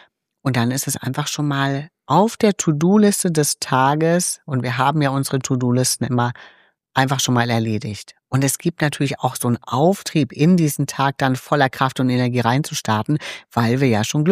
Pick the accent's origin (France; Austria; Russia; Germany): Germany; East Germany; Ich komme ja aus der DDR.